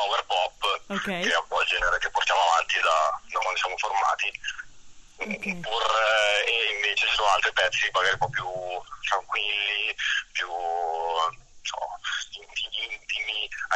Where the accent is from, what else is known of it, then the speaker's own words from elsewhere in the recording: Cantù, Lombardy, Italy; anche nella nostra città, io per esempio sono di Cantù